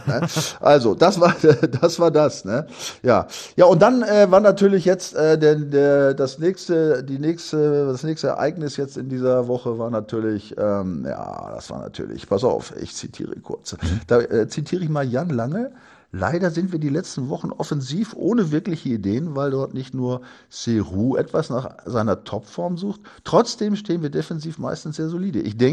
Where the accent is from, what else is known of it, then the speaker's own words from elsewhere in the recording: Sulingen, Lower Saxony, Germany; Und da muss ich am Wochenende noch in meine alte Heimat Suling, weil wir da 45 Jahre Abitur treffen haben.